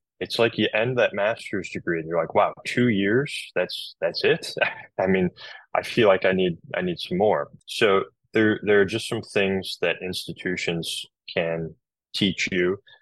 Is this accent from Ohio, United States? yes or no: yes; Huron, Ohio, United States; also born or lived in Columbus, Ohio; I did an undergrad in music education at Ohio State, and I'm from Northern Ohio, Huron, Ohio, which is near Sandusky.